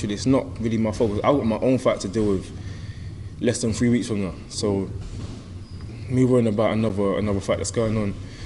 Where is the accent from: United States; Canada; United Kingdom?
United Kingdom; London; I'm from East London.